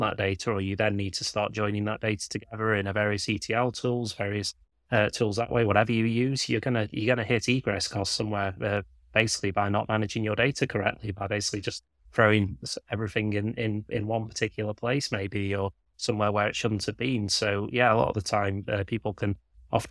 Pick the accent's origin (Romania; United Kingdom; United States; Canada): United Kingdom; Stoke-on-Trent, West Midlands; but I'm from Stoke, words often get lost in translation. Weird version of English we speak over here.